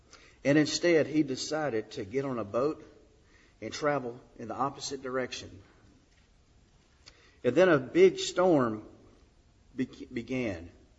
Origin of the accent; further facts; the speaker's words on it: Georgia, United States; I am from Georgia where it gets very hot.